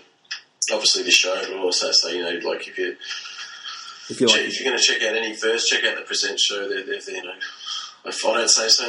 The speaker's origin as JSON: {"language": "English", "town": "Sydney", "region": "New South Wales", "country": "Australia", "said": "I'm like, I'm from Sydney. I have no idea where to go."}